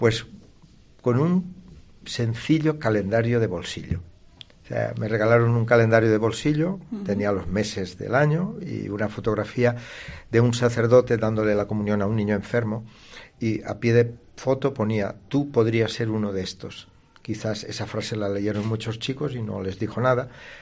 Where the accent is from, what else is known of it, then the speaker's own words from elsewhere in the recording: Valencian Community, Spain; me llamaron a Valencia, porque mi pueblo es provincia de Alicante, pero pertenece al arzobispado de Valencia.